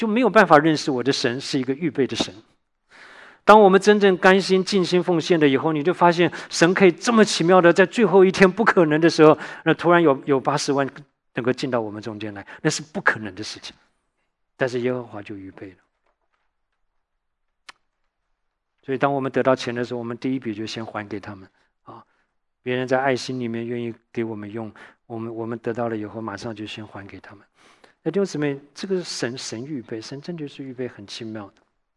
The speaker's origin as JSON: {"language": "Chinese", "country": "Taiwan", "tie": "born or raised there", "said": "我从小在台湾"}